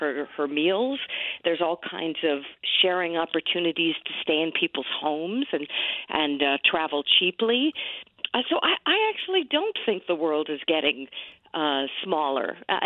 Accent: New York City, New York, United States; I mean, I do love exploring my hometown of New York City, which I write about in Fromer's Easy Guide to New York City.

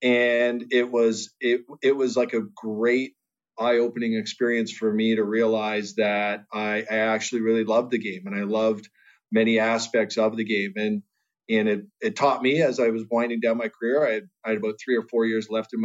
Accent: Toronto, Ontario, Canada; also born or lived in New York; And I grew up here in Toronto, and I always say to my friends, because I lived in New York for a long time after I played for the Rangers

